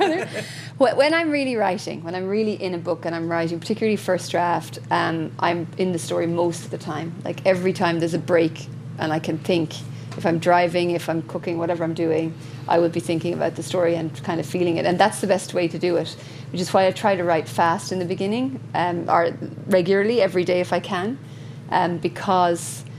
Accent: Ireland; now in Australia; I don't know that I'd describe myself as purely Irish anymore. Somewhere over the years it shifted, and I think I would describe myself as Irish Australian. But I'm not Australian. I wasn't born and bred here.

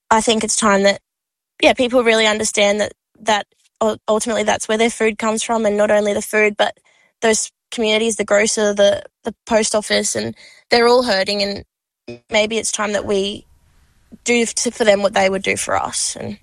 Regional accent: Mount Isa, Queensland, Australia; I'm from Mount Isa, and some of the people that are affected are my nearest and dearest.

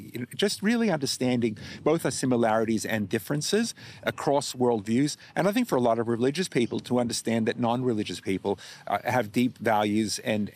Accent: Australia; I wasn't because I was Jewish, and they couldn't imagine that you could be both Jewish and Australian.

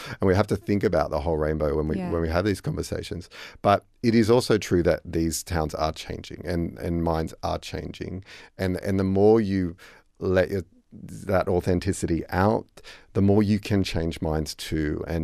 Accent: Coffs Harbour, New South Wales, Australia; I grew up near Coffs Harbour

